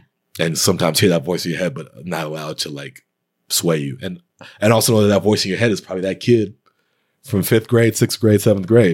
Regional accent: Texas, United States; I mean, first off, I'm from Texas. So like, I don't know. I think kids in the South are just a little different.

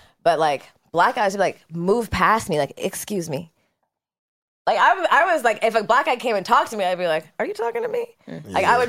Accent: Los Angeles, California, United States; We are from the Valley

